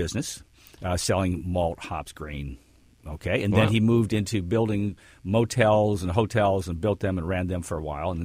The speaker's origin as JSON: {"language": "English", "town": "Detroit", "region": "Michigan", "country": "United States", "tie": "born or raised there", "lives_now": "California, United States", "said": "Yes, grew up in Detroit."}